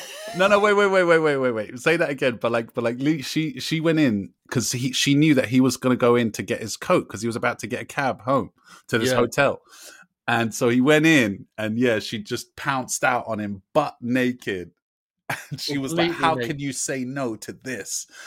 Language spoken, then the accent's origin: English; England, United Kingdom; I was like, I'm sorry, I'm English.